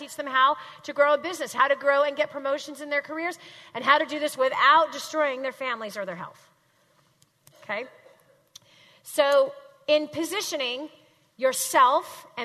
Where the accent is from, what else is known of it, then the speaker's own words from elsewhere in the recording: Redondo Beach, California, United States; I grew up, and I grew up on Grant Avenue. It's just right down the street here, right near Redondo Beach. It's Grant Avenue, really busy street.